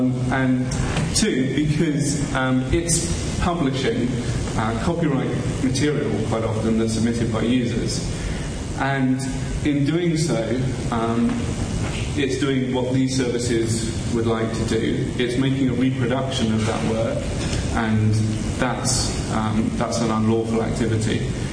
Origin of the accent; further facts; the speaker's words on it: England, United Kingdom; because I'm an English lawyer.